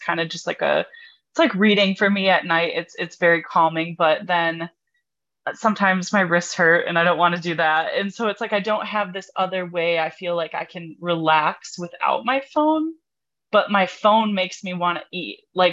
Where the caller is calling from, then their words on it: Michigan, United States; Northern Michigan.